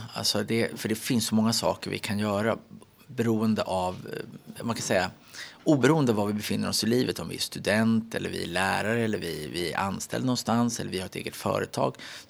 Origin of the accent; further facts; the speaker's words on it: Uppsala, Uppsala County, Sweden; born there; När jag föddes i Uppsala 1968